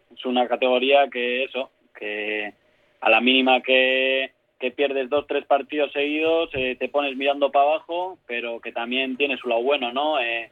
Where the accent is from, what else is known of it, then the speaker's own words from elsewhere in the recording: Amorebieta, Basque Country, Spain; Bueno, pues lo que has dicho, un chaval de Amorebieta, de la cantera, y que eso, que toda la suerte de jugar pues en el equipo que he visto desde pequeño, ¿no?